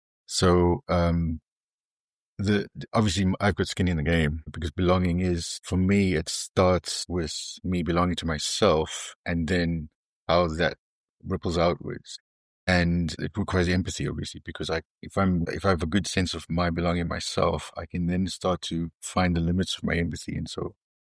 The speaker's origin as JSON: {"language": "English", "country": "South Africa", "said": "I realized that I'm very mixed race and I'm South African."}